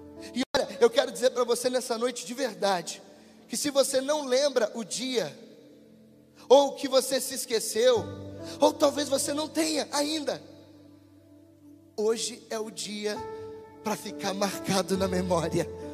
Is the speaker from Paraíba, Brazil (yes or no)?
no; Angra dos Reis, Rio de Janeiro, Brazil; now in Jandaia, Brazil; Eu sou natural de Angra dos Reis, uma cidade no Rio de Janeiro, para quem não sabe. E lá em Angra dos Reis, a gente vive uma vida muito tranquila, como em Jandaia.